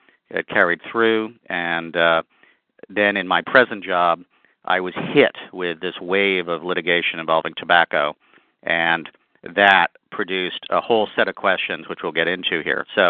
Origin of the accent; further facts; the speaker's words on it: New England, United States; even though I'm from New England, I had Potomac fever and I wanted to work in Washington.